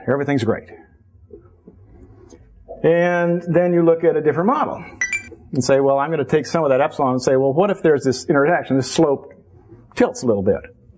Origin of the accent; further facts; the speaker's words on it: Berkeley, California, United States; I mean, I am from Berkeley.